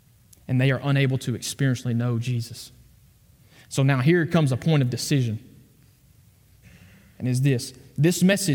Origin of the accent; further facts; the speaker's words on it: Bryant, Arkansas, United States; He was on furlough in my hometown of Bryant